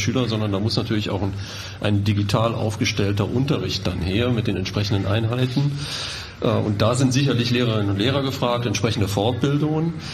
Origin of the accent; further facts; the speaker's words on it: Cologne, North Rhine-Westphalia, Germany; born there; Ich bin gebürtiger Kölner, inzwischen 52 Jahre alt